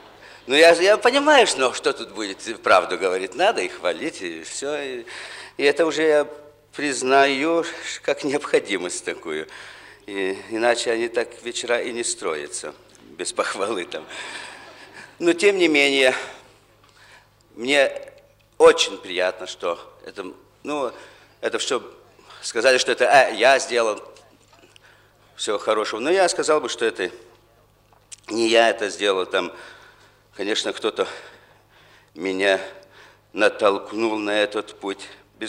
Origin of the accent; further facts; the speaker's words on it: Kaunas, Kaunas County, Lithuania; Я родился в Каунасе в 1924 году, скоро уже 50 лет мне в этом году, да, и там учился в школе.